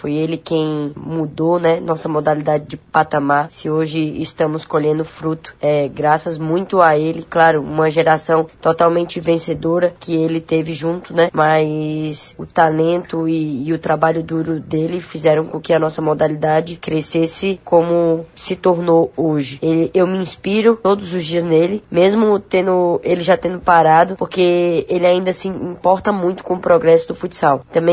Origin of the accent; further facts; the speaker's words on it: Fortaleza, Ceará, Brazil; born there; Minha cidade natal, Fortaleza, minha cidade natal